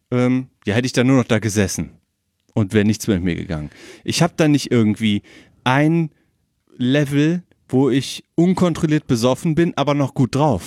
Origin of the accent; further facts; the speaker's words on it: Munich, Bavaria, Germany; dann geht man quasi nicht dahin als Münchner